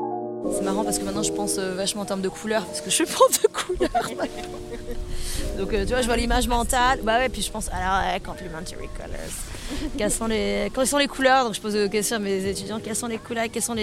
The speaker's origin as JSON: {"language": "French", "country": "France", "lives_now": "United States", "said": "En tant que bonne française, j'ai mis du temps."}